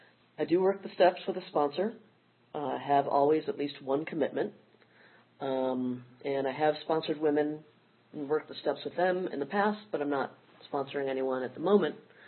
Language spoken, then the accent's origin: English; Midwest, United States; I grew up in the Midwest in a town about 3 hours south of Chicago.